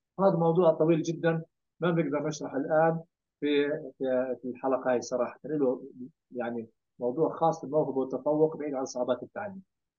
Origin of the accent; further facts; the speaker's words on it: Jordan; اذا درجه القطع عندنا بالاردن احنا 2%